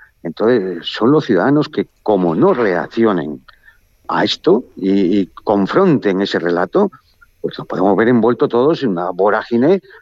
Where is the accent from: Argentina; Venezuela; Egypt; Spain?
Spain; que es lo que más nos duele como españoles